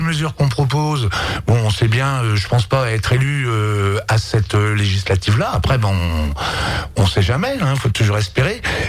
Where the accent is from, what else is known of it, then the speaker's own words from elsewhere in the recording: Brittany, France; moi je suis breton à la base, donc on va jusqu'au bout des choses